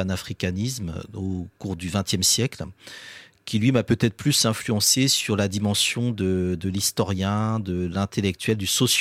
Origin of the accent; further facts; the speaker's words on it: Benin; Donc moi, je suis originaire du Bénin.